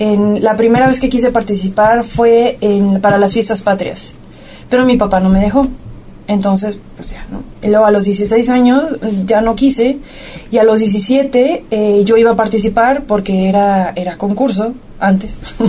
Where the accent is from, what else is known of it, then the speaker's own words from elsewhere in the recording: Colotlán, Jalisco, Mexico; also born or lived in California, United States; No nací aquí, crecí aquí. Mis dos hermanos y yo nacimos en California, en Estados Unidos. Y a la edad de 6 años, yo tenía 6 años, mi hermano 7, nos venimos a vivir acá a Colotlán. De aquí es mi papá.